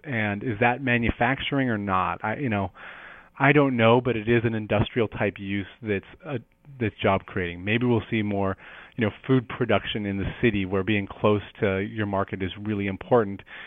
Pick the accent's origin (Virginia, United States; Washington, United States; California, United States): Washington, United States; Seattle; growing up in Seattle and multiple generations of my family here before me who were part of that, you know, blue collar growing up.